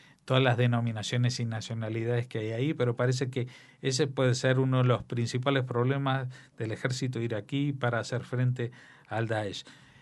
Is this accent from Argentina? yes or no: yes; Argentina; como se dice en mi tierra, en la Argentina